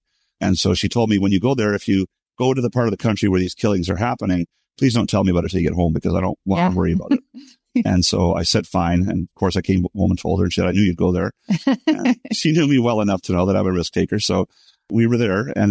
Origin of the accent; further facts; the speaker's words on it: Canada; I told her that I am a guy from Canada with albinism.